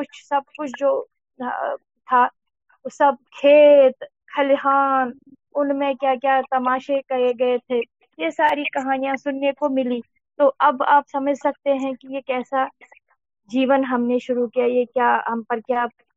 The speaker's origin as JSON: {"language": "Hindi", "town": "Srinagar", "region": "Jammu and Kashmir", "country": "India", "tie": "born there", "said": "मेरा जन्म श्रीनगर कश्मीर में हुआ। वास्तव में मैं एक कश्मीर के एक जो गांव है बारामूला डिस्ट्रिक्ट में पड़ता है, वो सीर जागीर"}